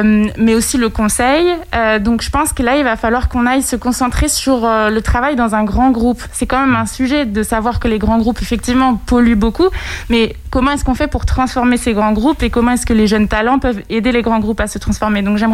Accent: Segré, Pays de la Loire, France; now in Paris, France; en ce moment, je travaille à Paris, mais je suis originaire de Segré et j'ai fait une année de césure à Angers.

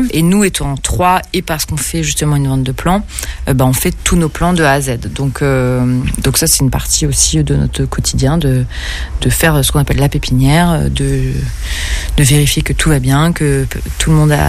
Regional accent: Nantes, Pays de la Loire, France; je suis nantaise et je suis maraîchère au sein de l'association du collectif Java.

